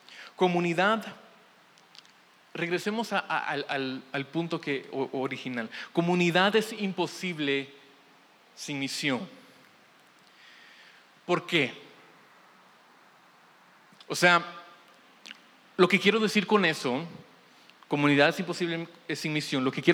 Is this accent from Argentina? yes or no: no; Guatemala; yo crecí aquí en Guate.